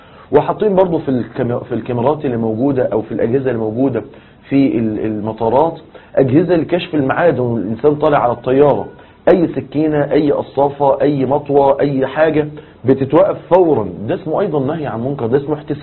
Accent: Egypt; احنا عندنا في مصر

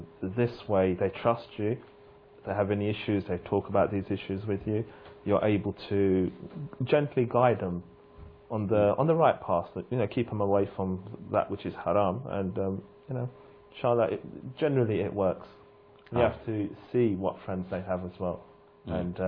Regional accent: England, United Kingdom; I'm afraid not. I'm English.

